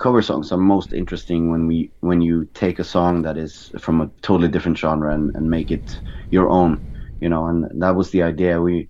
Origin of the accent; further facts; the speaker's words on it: Norway; English is a second language; we added some black metal references towards the end of the song to really emphasize that we are from Norway, and we also have that tradition of black metal and the Norwegian language and tradition with us.